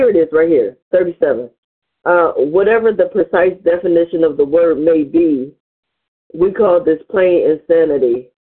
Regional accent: Cleveland, Ohio, United States; I'm a compulsive overeater. Really grateful to be here. I'm from Cleveland, Ohio.

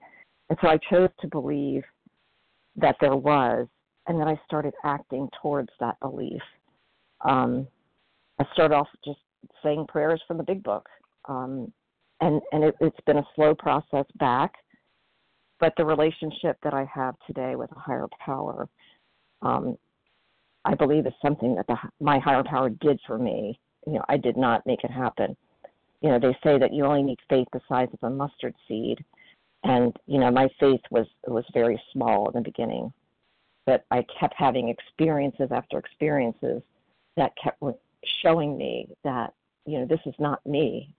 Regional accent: Maryland, United States; recovered compulsive overeater from Maryland.

